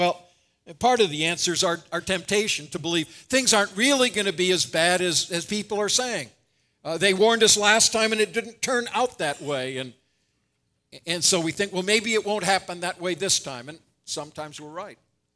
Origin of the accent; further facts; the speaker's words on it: Vancouver, British Columbia, Canada; Well, I grew up in Vancouver, and I had forgotten what fall rainy weather could be like.